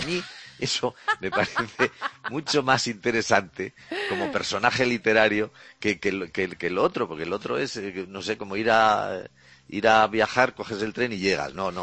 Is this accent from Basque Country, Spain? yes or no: no; Zaragoza, Aragon, Spain; yo me presentaba por el distrito de Zaragoza, de mi pueblo, de mi ciudad